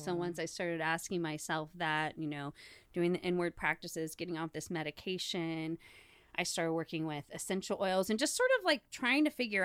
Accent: Los Banos, California, United States; I grew up, I was born and raised in Los Banos. My family comes from here. I had been away from Los Banos since I was like 19 years old before, you know, returning in 2020.

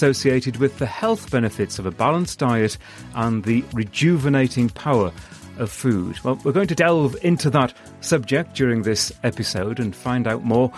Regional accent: North East England, United Kingdom; when I grew up in Northeast England and in a rural environment

